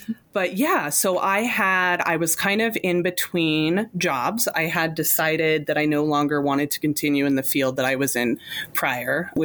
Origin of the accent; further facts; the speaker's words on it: Clinton, Montana, United States; also born or lived in Missoula; So I'm sort of from Missoula. I was born in Missoula, but I lived in Clinton in my early childhood, which is a small town right outside of Missoula.